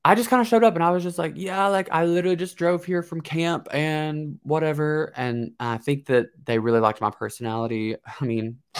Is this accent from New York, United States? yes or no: no; Kentucky, United States; I grew up in Kentucky, so kind of a bad location for if you want to be a superstar, unless you're like Jennifer Lawrence.